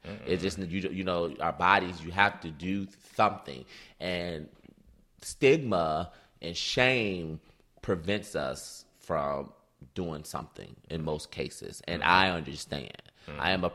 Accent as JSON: {"language": "English", "town": "Detroit", "region": "Michigan", "country": "United States", "tie": "born or raised there", "said": "Yeah, think about growing up in Detroit and the lack of exposure to spirituality"}